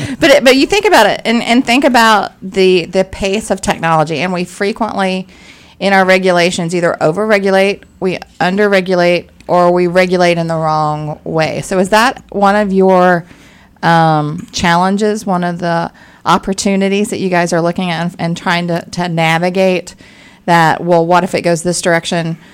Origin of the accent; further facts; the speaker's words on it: West Virginia, United States; I grew up in West Virginia.